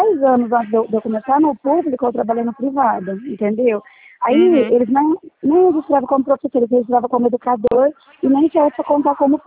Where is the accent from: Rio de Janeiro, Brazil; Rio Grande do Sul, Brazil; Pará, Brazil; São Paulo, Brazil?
São Paulo, Brazil; Franca; Eu sou de Franca